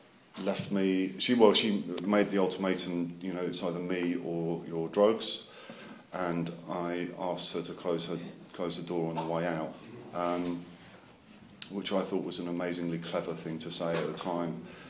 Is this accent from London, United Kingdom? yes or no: yes; London, United Kingdom; I grew up in London, North London, in an alcoholic home.